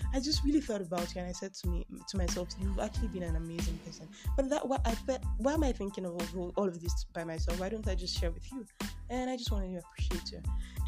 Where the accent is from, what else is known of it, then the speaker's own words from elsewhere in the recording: Nigeria; I mean, I'm Nigerian, then I'm not extra by nature.